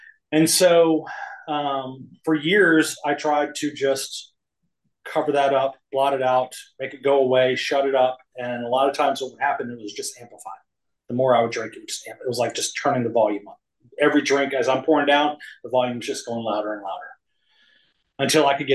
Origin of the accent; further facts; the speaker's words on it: Chesterfield, Virginia, United States; also born or lived in South Carolina; but I was born in South Carolina, a little small town. My parents had wanted me to kind of get a little more exposure to the world. And, so they decided to move from South Carolina, up to Virginia, up to Chesterfield.